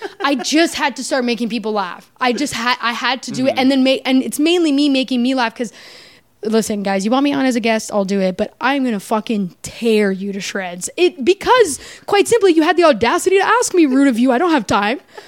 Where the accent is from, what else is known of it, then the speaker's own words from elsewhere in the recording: Canada; In Canada, I'm still recognized as Canadian.